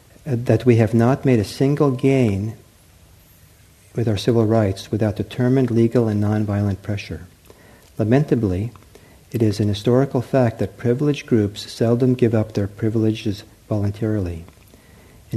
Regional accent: California, United States; I myself had a lot of prejudice against the South growing up. I grew up in California, right?

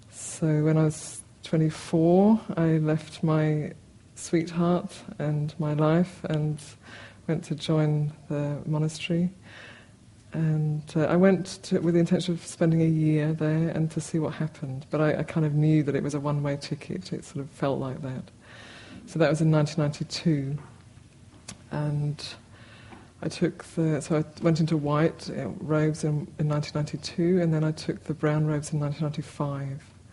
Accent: Wales, United Kingdom; So I come from Wales originally

